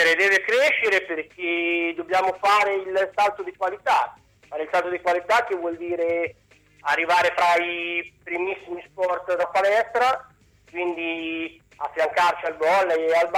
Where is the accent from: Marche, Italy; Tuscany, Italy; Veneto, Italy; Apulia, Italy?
Marche, Italy; Ancona; da anconetano